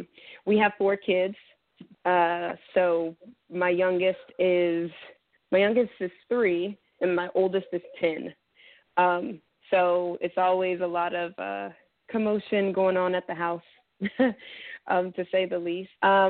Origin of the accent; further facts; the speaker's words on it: Dallas, Texas, United States; So I am originally from Dallas, Texas. That's where I was raised, and that's where I currently live.